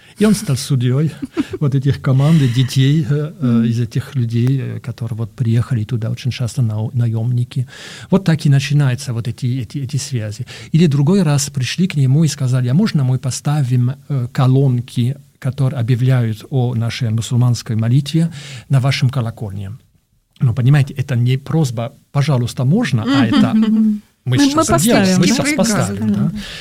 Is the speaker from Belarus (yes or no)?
no; Belgium; Russian is a second language; moved away as an adult; now in Moscow, Russia; Ну да, я сам из Бельгии, но живу в Москве уже 30 лет, но живу в России уже 30 лет